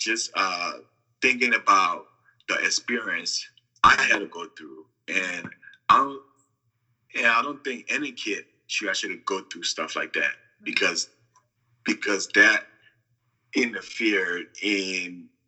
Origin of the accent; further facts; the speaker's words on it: Liberia; Growing up in Liberia, from my father's side, I have 7 brothers and 8 sisters. And then from my mother's side is 3 of us. So I grew up with my mom a lot more.